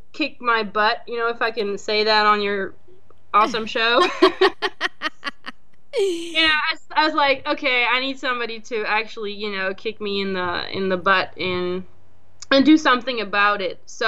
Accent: Belgium; first language French; English is a second language; Yes, because I, you know, in Belgium, my first language was French.

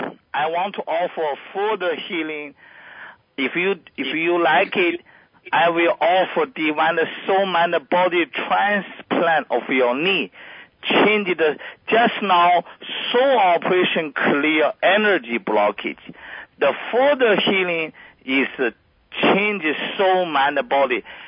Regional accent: China; English is a second language; I'm the MD from China, so that is, you know, I honor surgery very much.

